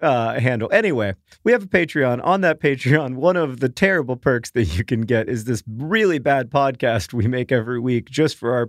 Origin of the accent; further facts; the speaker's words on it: Orlando, Florida, United States; the house mm-hmm. that Hank and I grew up in Orlando